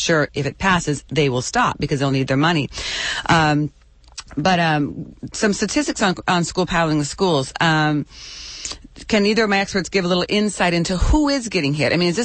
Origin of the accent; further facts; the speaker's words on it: Tacoma, Washington, United States; Because I know, I mean, I'm from Tacoma, Seattle area, and it's just so different up there.